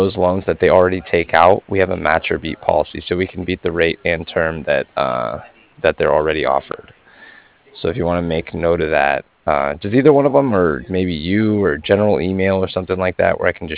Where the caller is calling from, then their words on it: Cardiff, Wales, United Kingdom; And I was calling from Cardiff.